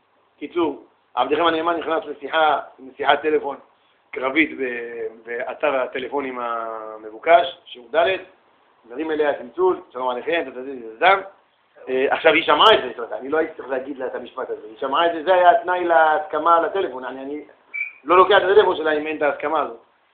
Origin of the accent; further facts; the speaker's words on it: Mevaseret Zion, Jerusalem District, Israel; אני גדלתי במבשרת ירושלים. העיר שלנו זה ירושלים.